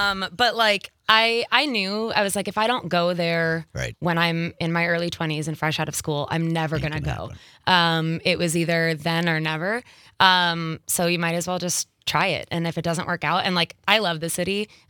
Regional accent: Ashwaubenon, Wisconsin, United States; So I grew up here. I grew up in Ashwaubenon, went through the Ashwaubenon School District

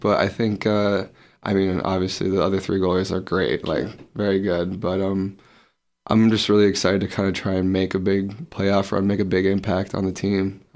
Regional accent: Minnesota, United States; I was born and raised in Minnesota, so I'm pretty used to the weather

